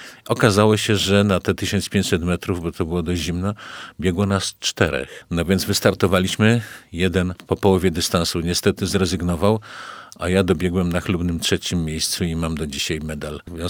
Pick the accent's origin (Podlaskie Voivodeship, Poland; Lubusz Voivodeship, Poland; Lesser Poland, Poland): Lesser Poland, Poland; Kraków; ja się urodziłem, mieszkałem jako mały chłopiec w Cichym Kąciku